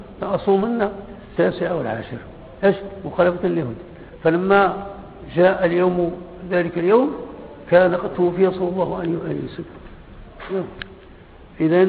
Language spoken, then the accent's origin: Arabic; Morocco; كما كيوقع عندنا في المغرب عادة